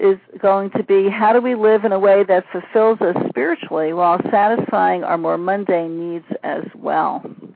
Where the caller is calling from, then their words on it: California, United States; I'm calling from Marin County, California, just north of San Francisco and the Golden Gate Bridge.